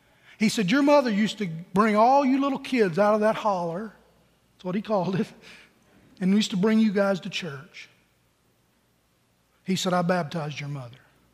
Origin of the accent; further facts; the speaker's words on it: Pennington Gap, Virginia, United States; I told him that I was from Southwest Virginia, a little place called Pennington Gap.